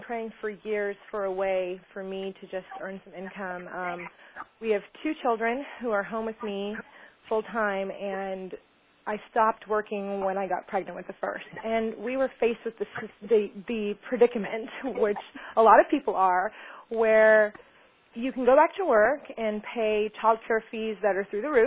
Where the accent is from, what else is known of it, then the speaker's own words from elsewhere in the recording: Orlando, Florida, United States; now in Dallas, United States; We're from Dallas, Texas, originally from Orlando, Florida. We now live in Dallas.